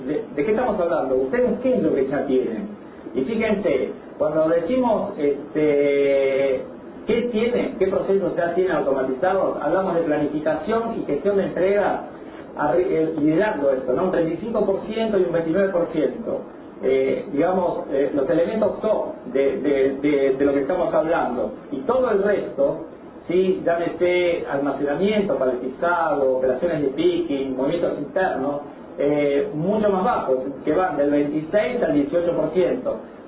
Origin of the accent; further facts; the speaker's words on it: Argentina; está en parte de nuestro ADN analizar proyectos como argentinos de corto plazo